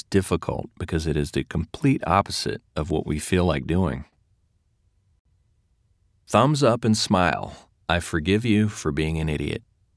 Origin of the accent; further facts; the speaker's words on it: Louisiana, United States; now in Seattle, United States; I am originally from Louisiana, where the population is much less diverse, 62% white, 32% black, and the other 6% other.